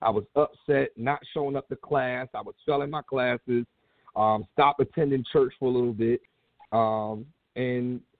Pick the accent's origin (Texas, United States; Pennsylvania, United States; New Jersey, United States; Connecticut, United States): Pennsylvania, United States; Philadelphia; So, you know, I grew up right in Philly, you know, at St. Benedict's, you know, Roman Catholic Church.